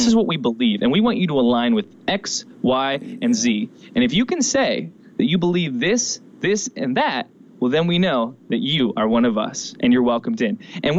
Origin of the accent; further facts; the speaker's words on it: Canada; Not saying we are discounting those things, especially as a Canadian.